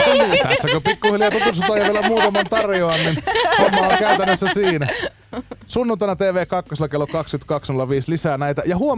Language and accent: Finnish; Oulu, North Ostrobothnia, Finland; itse olen siis alun perin Oulusta kotoisin, joka nyt ei ole ihan pohjoista eikä etelää, vaan semmoinen välimallin paikka.